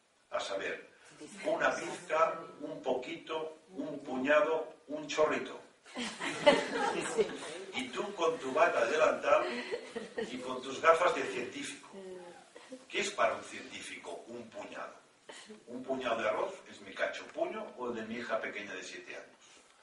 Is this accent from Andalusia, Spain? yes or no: no; Catalonia, Spain; Ya saben cómo somos los catalanes, ¿eh?